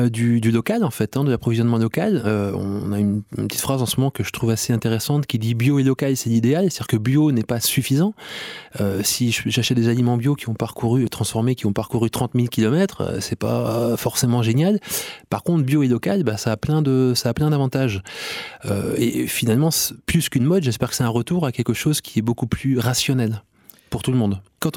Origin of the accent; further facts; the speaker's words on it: France; même si je viens de France, ça me touche